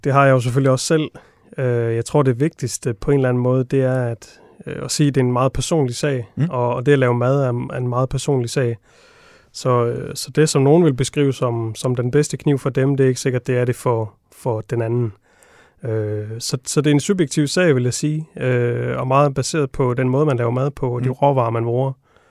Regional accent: Vejle, Region of Southern Denmark, Denmark; jeg er 31 år og født og opvokset i Vejle, hvor jeg også har min butik og mit værksted i dag.

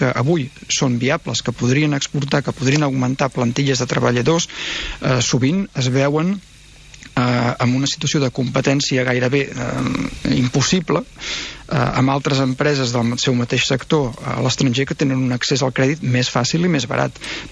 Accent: Catalonia, Spain; Jo en allà estava com a ciutadà català

